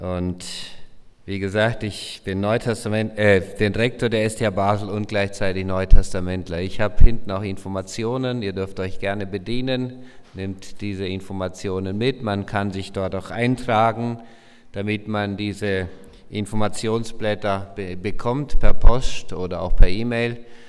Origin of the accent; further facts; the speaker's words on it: Chaco, Paraguay; Ich bin in Südamerika aufgewachsen, Chaco von Paraguay, in einer plattdeutschsprachigen Mennonitensiedlung, wo meine Eltern schon aufgewachsen sind. Meine Großeltern sind dort damals aus Kanada eingewandert.